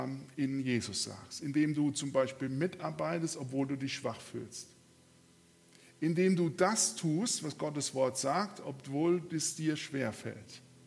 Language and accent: German; North Rhine-Westphalia, Germany; wo ich herkomme, aus Darben